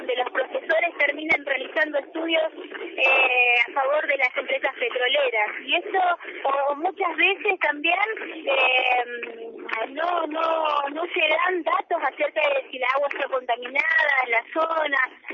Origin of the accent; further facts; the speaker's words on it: Comodoro Rivadavia, Chubut, Argentina; No, yo soy de Comodoro Rivadavia, bueno.